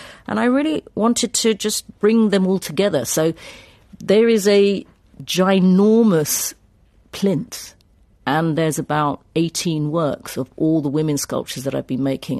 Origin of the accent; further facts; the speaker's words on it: United Kingdom; I mean, I'm a British Indian. I'm not English, but I'm British.